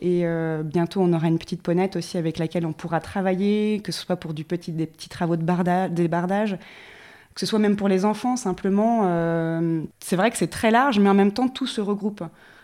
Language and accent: French; Nantes, Pays de la Loire, France; comme je vous ai dit, moi, je viens de Nantes